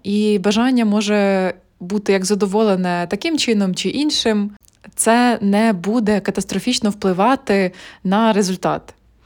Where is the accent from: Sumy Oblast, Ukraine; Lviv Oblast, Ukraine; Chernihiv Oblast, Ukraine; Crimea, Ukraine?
Chernihiv Oblast, Ukraine; Chernihiv; так як я росла в Чернігові, тобто я росла в обласному центрі, у мене з дитинства не було потреби вміти водити